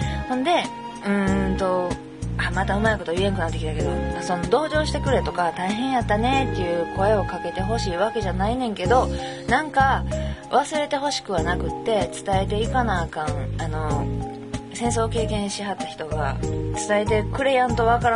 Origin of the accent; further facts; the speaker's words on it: Kobe, Hyogo, Japan; 神戸の空があんなに広かったり、電線もなかったり、生まれ育ったところが生まれ育ったところじゃなくなったん一瞬にして、